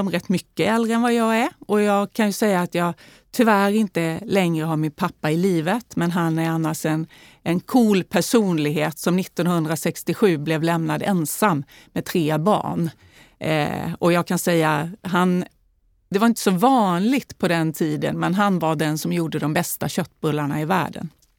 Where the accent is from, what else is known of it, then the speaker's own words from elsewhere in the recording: Värnamo, Jönköping County, Sweden; Jag är ju född och uppvuxen i Småland, i Värnamo. I en arbetarfamilj